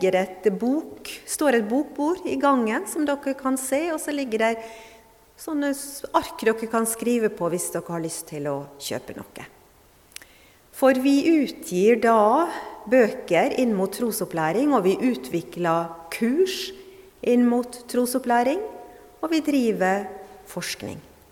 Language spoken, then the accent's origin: Norwegian; Fredrikstad, Østfold, Norway; accent: Østfold dialect; Jeg kommer fra Sissignong i Fredrikstad, pleier å si. Hører ikke dere det på dialekten?